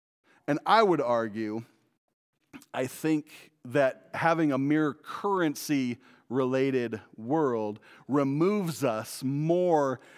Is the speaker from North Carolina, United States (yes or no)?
no; Spokane, Washington, United States; we came from Spokane, Washington, and so I just found him a really awesome sweatshirt